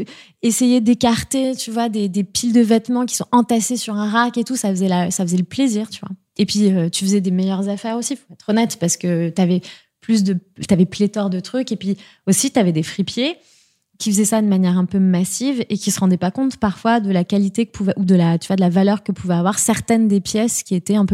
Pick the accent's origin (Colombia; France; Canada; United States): France; Enghien-les-Bains, Île-de-France; C'est-à-dire, je venais d'Enghien-les-Bains. Enghien, franchement, c'est une banlieue chic, hein, c'est pas le...